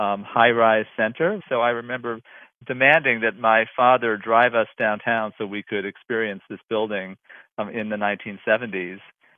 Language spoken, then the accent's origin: English; Los Angeles, California, United States; I grew up in Los Angeles. I was a child of the 70s in many ways, and grew up in the San Fernando Valley